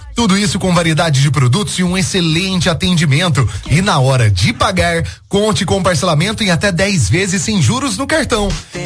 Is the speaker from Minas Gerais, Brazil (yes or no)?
yes; Natércia, Minas Gerais, Brazil; sou de Natércia.